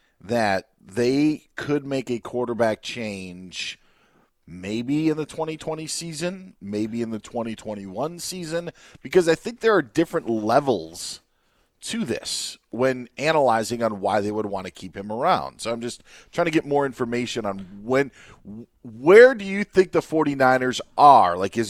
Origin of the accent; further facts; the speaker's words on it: Wisconsin, United States; I'm from Wisconsin, and half of the high schools have adopted the motion W.